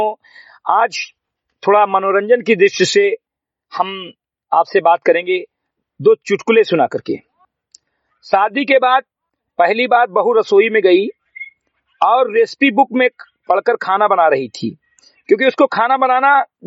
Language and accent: Hindi; Bahraich, Uttar Pradesh, India; ग्राम सभा सिमरी कटे विकासखंड मेनपुरा जनपद बहराइच का मूल निवासी हूं